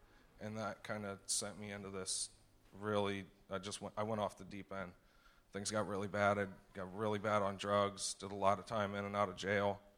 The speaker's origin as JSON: {"language": "English", "region": "Ohio", "country": "United States", "said": "Obviously, I'm from Ohio. Had kind of not a dark childhood, but like I had grandparents that went to church."}